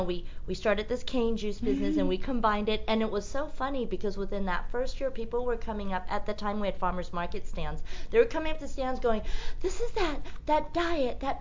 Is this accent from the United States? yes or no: no; Taiwan; I'm from Taiwan. Like, I'm island.